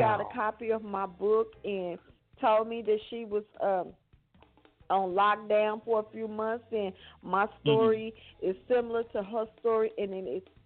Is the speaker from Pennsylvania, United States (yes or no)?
no; Fort Worth, Texas, United States; I'm from Fort Worth, Texas. I was born and raised in Butler Housing Community.